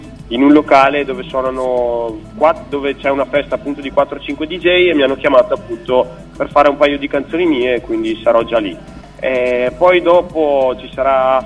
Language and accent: Italian; San Giovanni Ilarione, Veneto, Italy; vengo da San Giovanni Larione, in provincia di Verona. Ho 26 anni